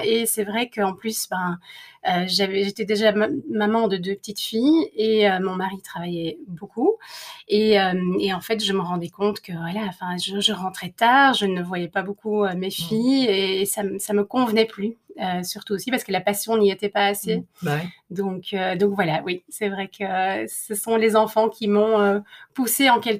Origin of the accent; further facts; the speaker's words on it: Flanders, Belgium; now in Netherlands; Alors, déjà, je suis belge. Je parle français, mais en fait, je suis flamande au départ.